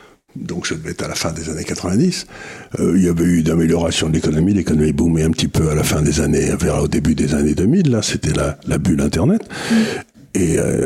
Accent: France; quand j'étais jeune en France

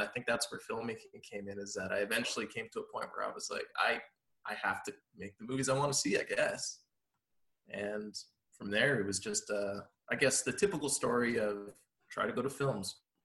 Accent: Sherwood Park, Alberta, Canada; I ended up coming back to my hometown of Sherwood Park in Alberta, Canada.

